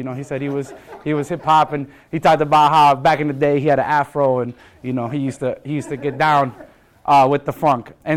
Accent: Chicago, Illinois, United States; now in Bronx, United States; We're originally from Chicago, and for the last 15 years, we've been in the South Bronx.

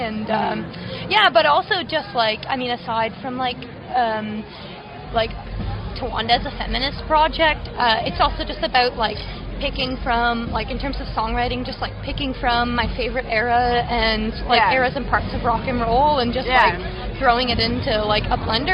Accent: East Coast, Canada; now in Montreal, Canada; Me and Rose are from the East Coast originally, but we all met we all went to Mount A, and so are kind of part of like a Sackville expat community in Montreal.

